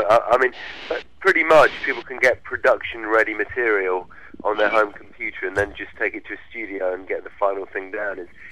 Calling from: London, United Kingdom; I'm calling from London

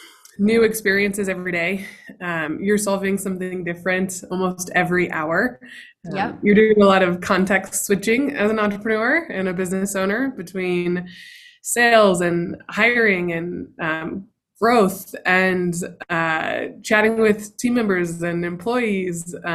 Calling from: Eagle, Colorado, United States; I am tuning in from Eagle, Colorado, which is a small mountain town outside of Vail.

